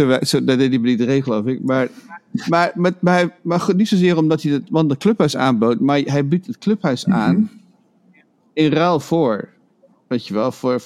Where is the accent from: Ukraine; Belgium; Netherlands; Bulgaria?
Netherlands; Toen ik opgroeide in Nederland, waren er geen. En ik ben nu net 60 geworden.